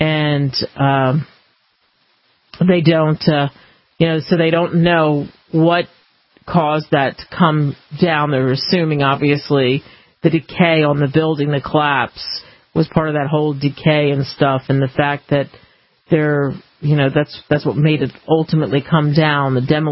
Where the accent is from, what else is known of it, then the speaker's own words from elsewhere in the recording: Philadelphia, Pennsylvania, United States; I want to update you on a story in Philadelphia, my hometown.